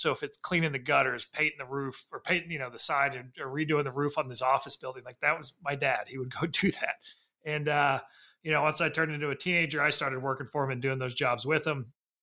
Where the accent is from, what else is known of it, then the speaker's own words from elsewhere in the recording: Indiana, United States; All right. So, we'll go all the way back. I grew up in Indiana.